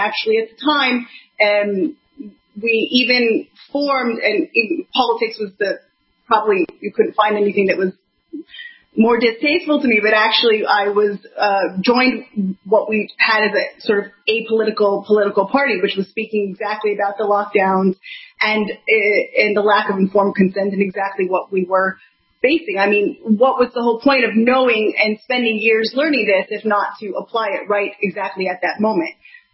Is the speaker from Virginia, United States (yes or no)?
yes; Virginia, United States; Yeah, I'm American also. I grew up just outside D.C. in the Virginia side, and I studied anthropology.